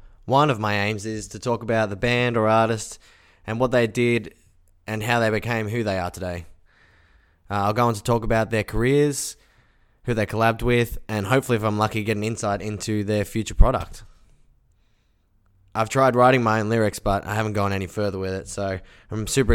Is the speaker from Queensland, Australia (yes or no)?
no; Melbourne, Victoria, Australia; from Melbourne, Australia, and this is Behind the Music.